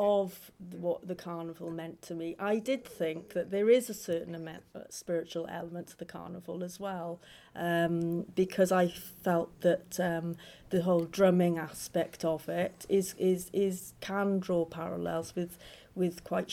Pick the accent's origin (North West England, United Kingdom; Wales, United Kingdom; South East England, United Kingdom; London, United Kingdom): Wales, United Kingdom; Porthcawl; I was living in Cardiff at the time of the carnival, but I moved to Porthcawl, which is my hometown, and it is beautiful.